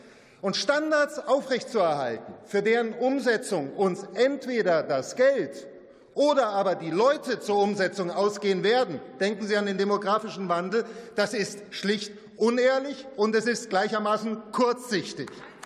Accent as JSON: {"language": "German", "town": "Dresden", "region": "Saxony", "country": "Germany", "tie": "born or raised there", "said": "meiner Heimatstadt Dresden"}